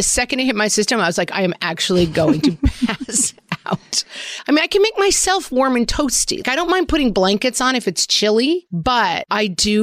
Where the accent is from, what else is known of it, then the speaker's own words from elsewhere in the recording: Ireland; I am an Irish bog person. I need to be cool and damp at all times.